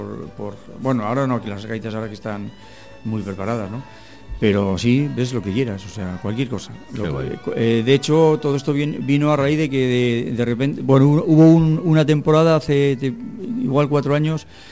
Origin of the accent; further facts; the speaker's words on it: Peñafiel, Castile and León, Spain; born there; now in Galicia, Spain; yo soy nacido en Peñafiel, español, y gallego en lo que me corresponde de que estoy aquí siempre